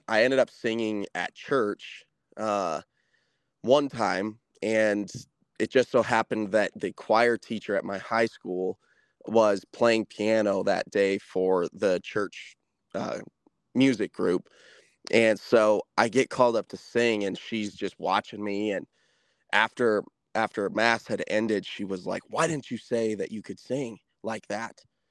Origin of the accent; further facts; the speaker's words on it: Colorado, United States; You know, I grew up here in Colorado singing and, you know, didn't start learning to play guitar until 2015